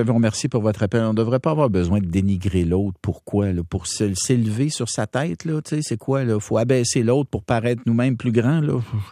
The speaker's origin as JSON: {"language": "French", "town": "Saguenay", "region": "Quebec", "country": "Canada", "tie": "born there", "said": "née au Saguenay. J'ai subi du racisme toute ma jeunesse à cause de mon accent."}